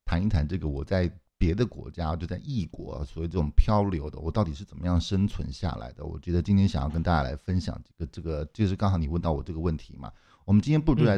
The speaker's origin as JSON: {"language": "Chinese", "country": "Taiwan", "tie": "born or raised there", "said": "因为我们从小在台湾长大的时候"}